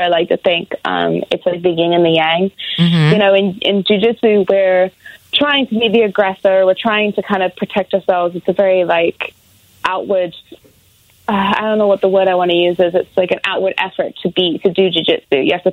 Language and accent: English; England, United Kingdom; now in United States; I'm originally from England, so my accent would be what got me attention.